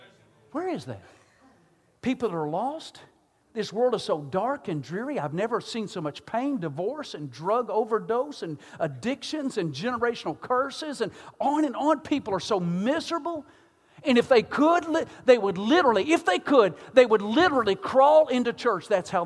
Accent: Kentucky, United States; I'm from Kentucky, and they would say, well, what do the ladies do while the guys are watching television? I said, you ain't been down here.

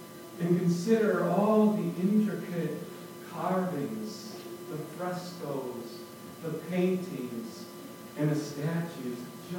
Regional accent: Minnesota, United States; I remember, I grew up in Minnesota. I remember it was a beautiful July day. And we were at one of those 10,000 lakes in Minnesota.

